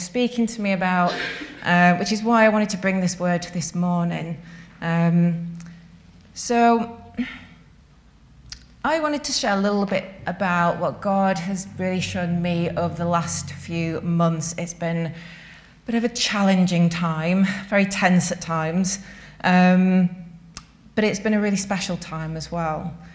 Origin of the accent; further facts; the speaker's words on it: Leeds, Yorkshire and the Humber, United Kingdom; I'm from Leeds, and I'm on the leadership at Swarcliffe Baptist Church on the council estate where I grew up.